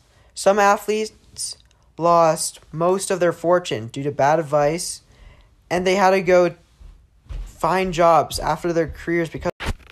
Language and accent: English; United States; But I'm also American.